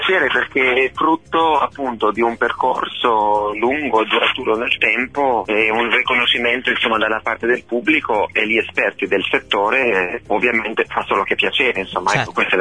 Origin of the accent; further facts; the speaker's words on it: Albania; moved away as an adult; now in Italy; Io sono partito dall'Albania in Italia dopo aver finito i studi, però il percorso inizia sin da piccolo.